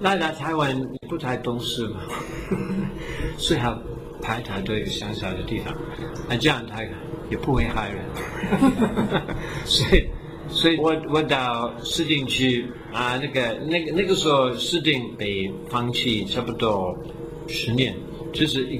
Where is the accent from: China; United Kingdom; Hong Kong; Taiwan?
United Kingdom; Chinese is a second language; also born or lived in Cyprus / South Africa; 因为我是英国人，可以说的，我的护照是英文，但是我出生的在塞浦路斯